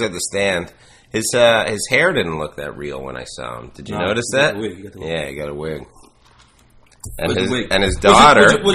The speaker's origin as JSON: {"language": "English", "town": "Toronto", "region": "Ontario", "country": "Canada", "lives_now": "Vancouver, Canada", "said": "No, I'm from Toronto. I live here."}